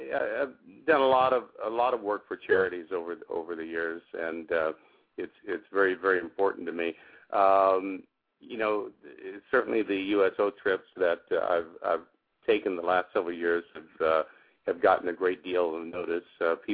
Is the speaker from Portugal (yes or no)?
no; Kansas, United States; now in California, United States; I've been in California now for many years, but I grew up in Kansas and went to college back there.